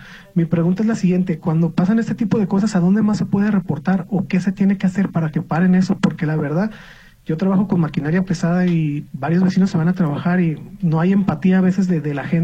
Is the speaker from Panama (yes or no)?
no; Guadalajara, Jalisco, Mexico; Soy del municipio de Guadalajara, muchas gracias.